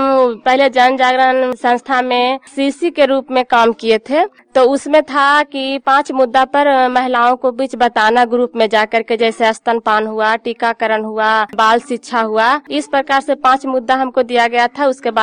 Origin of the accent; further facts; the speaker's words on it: Cheran, Bihar, India; ग्राम चेरन हुआ, नालंदा जिला की निवासी हूँ।